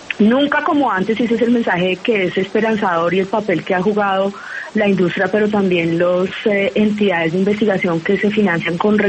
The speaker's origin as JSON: {"language": "Spanish", "town": "Bogotá", "region": "Bogotá D.C.", "country": "Colombia", "said": "No, yo soy bogotana, pero de padre ecuatoriano."}